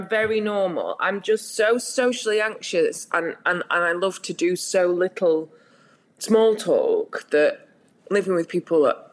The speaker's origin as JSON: {"language": "English", "town": "Rotherham", "region": "Yorkshire and the Humber", "country": "United Kingdom", "tie": "born there", "said": "Yeah, I was 86. I was born"}